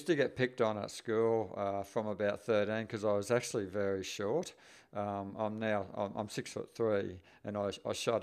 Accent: Toowoomba, Queensland, Australia; also born or lived in Inverell, Australia; Yep, born and bred in Toowoomba. Yeah, proud Toowoomba boy. Haven't lived there for a long time, but grew up there up until I was 18 years of age. And I guess except for 5 years that we spent in Inverell in New South Wales

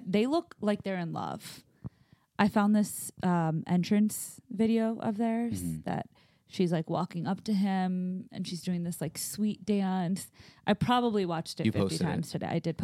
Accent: Pakistan; We're Pakistani.

